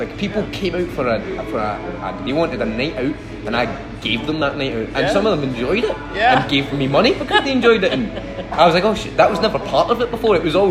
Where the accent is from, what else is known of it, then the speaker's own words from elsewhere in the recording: Glasgow, Scotland, United Kingdom; I'm from Glasgow out of those three.